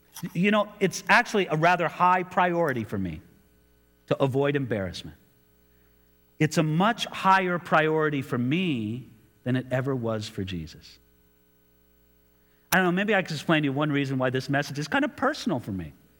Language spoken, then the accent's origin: English; Rialto, California, United States; No disrespect to any of my Rialto brethren, but I'd rather feel like I'm from a cooler place like Ventura than a place like Rialto.